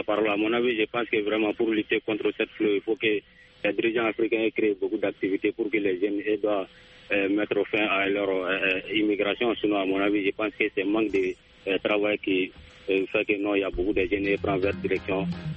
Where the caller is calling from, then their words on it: Mali; dans mon village natal